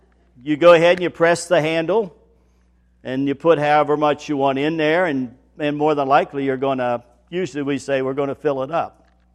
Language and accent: English; West Virginia, United States; now in Ohio, United States; So when I came to Ohio from West Virginia, I went down Route 159